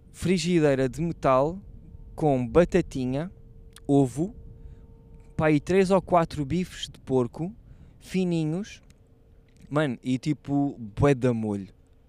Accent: Setúbal, Portugal; eu já sou de Setúbal desde que nasci, né?

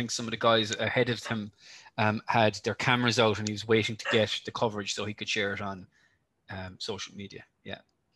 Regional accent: Ireland; Like, as an Irish person, I think if you're to put money on Rory

